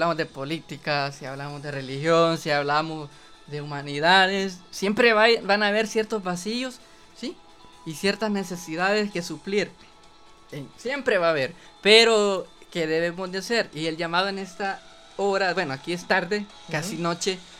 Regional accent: El Salvador; realmente quienes trabajan somos los salvadoreños

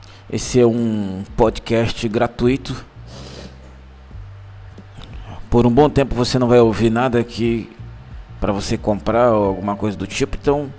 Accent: Manaus, Amazonas, Brazil; Pra quem não sabe, sou de Manaus.

